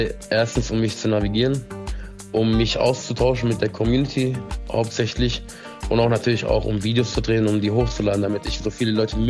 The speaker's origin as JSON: {"language": "German", "town": "Pforzheim", "region": "Baden-Württemberg", "country": "Germany", "said": "ich komme aus Pforzheim, bin 26 Jahre alt."}